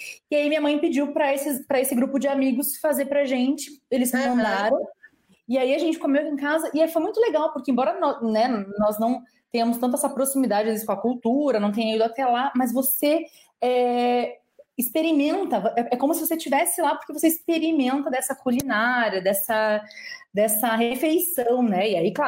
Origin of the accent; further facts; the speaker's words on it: Brazil; nós também, mesmo como brasileiros, nós gostamos muito de experimentar